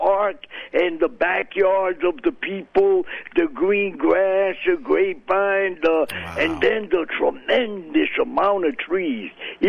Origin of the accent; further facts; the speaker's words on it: Bronx, New York, United States; I live by the Pelham Bay area, but even though I grew up in the South Bronx